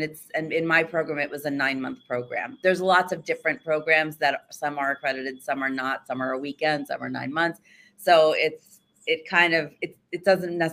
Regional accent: Pennsylvania, United States; I had to leave my home in New York City and move back to where I grew up in Pennsylvania and move in with my parents.

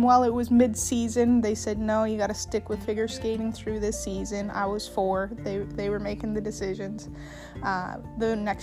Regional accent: Canada; So, being Canadian

